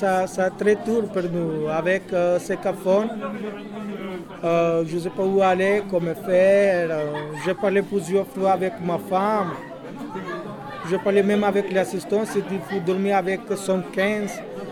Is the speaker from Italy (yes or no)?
yes; Italy; French is a second language; now in France; je suis né à l'Italie, je grandis à l'Italie, je peux retourner même à l'Italie. Donc, je suis kosovar, et que moi, je ne connais pas le Kosovo.